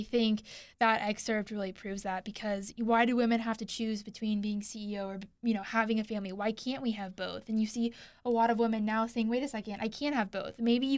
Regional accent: Houston, Texas, United States; And I'm from Houston. I remember growing up, and she was always around, and at Astros games, she would always keep score.

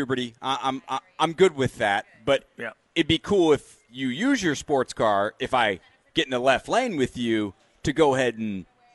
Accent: Austin, Texas, United States; I'm born and raised in Austin, and I'm fine with that.

